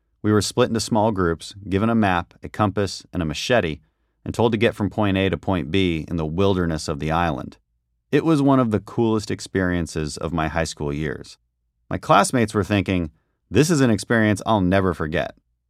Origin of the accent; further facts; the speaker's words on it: Colombia; my already unique set of experiences growing up in Colombia.